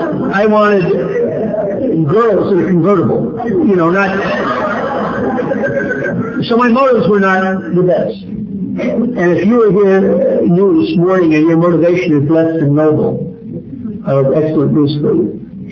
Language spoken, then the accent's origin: English; New Jersey, United States; And I should also tell you I'm Irish and I'm Catholic. That's funny. And I'm from New Jersey.